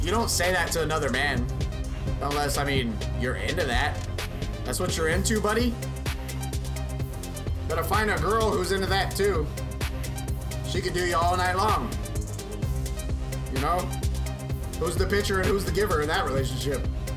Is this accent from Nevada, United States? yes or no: yes; Las Vegas, Nevada, United States; I come from Vegas. Land of the mob, land of the mafia.